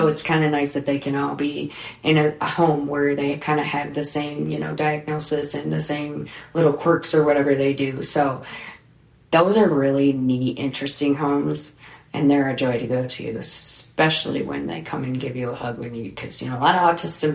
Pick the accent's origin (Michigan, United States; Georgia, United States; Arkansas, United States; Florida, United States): Michigan, United States; Vandercook Lake; And I grew up in Vandercook Lake, graduated from.